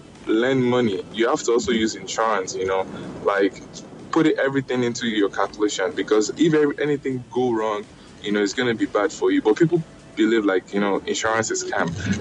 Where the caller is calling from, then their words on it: United States; I'm calling from United States.